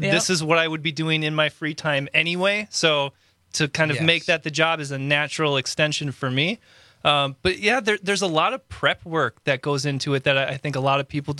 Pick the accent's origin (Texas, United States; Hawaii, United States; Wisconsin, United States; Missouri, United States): Wisconsin, United States; I mean, born and raised in Waukesha County. You have to go with the Panzerotta.